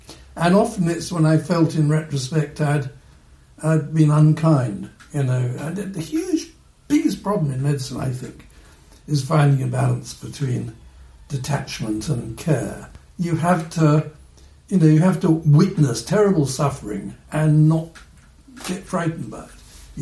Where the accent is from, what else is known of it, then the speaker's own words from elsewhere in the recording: England, United Kingdom; I am very English.